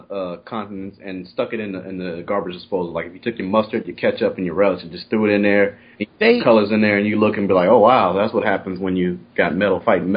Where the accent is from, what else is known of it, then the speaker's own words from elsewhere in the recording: Compton, California, United States; If anything, I was growing up in Compton, I was raping somebody else's childhood at that time, so.